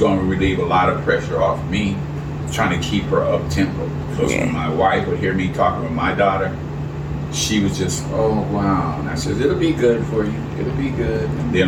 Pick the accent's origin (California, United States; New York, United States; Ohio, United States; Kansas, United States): California, United States; I grew up in Orange County, but I got tons of relatives in L.A.